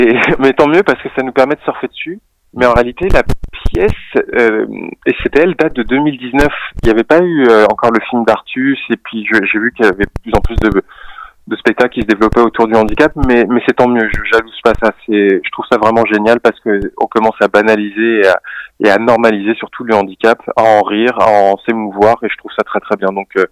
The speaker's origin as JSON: {"language": "French", "town": "Saint-Jean-de-Maurienne", "region": "Auvergne-Rhône-Alpes", "country": "France", "said": "je suis originaire de Saint-Jean-de-Maurienne"}